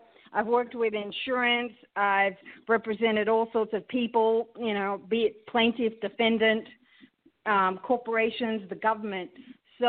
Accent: Sydney, New South Wales, Australia; now in Chicago, United States; I grew up in Sydney, Australia, and I my parents are Pakistani. So I've come to Chicago in about 2010

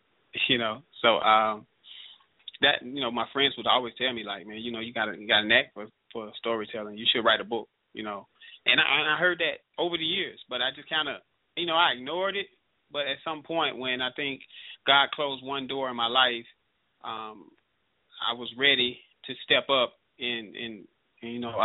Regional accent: Birmingham, Alabama, United States; Well, I'm from Birmingham, Alabama. And I was raised in the projects. I was raised in a rough area of Birmingham.

